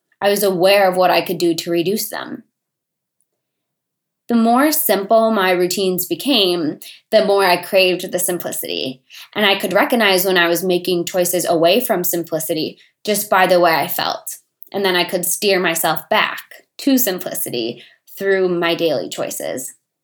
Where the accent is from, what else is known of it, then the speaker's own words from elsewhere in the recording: Twin Cities, Minnesota, United States; now in Wisconsin, United States; I am originally from the Twin Cities of Minnesota, so moving to a place where I didn't have any fitness centers